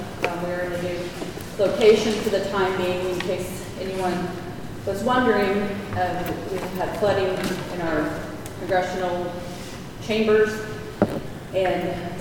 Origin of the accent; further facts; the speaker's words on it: United States; as we all know that as Indian people, our relationships extend throughout Indian country like that.